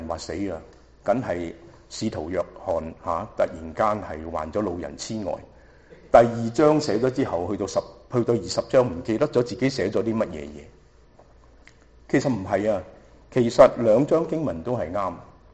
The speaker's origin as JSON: {"language": "Chinese", "region": "Shanghai", "country": "China", "said": "就好像我们上海人有一句话，我是上海人"}